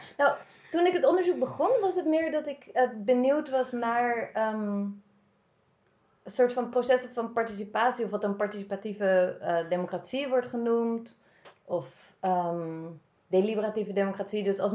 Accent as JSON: {"language": "Dutch", "town": "The Hague", "region": "South Holland", "country": "Netherlands", "tie": "born or raised there", "said": "Ik ben opgegroeid in Den Haag."}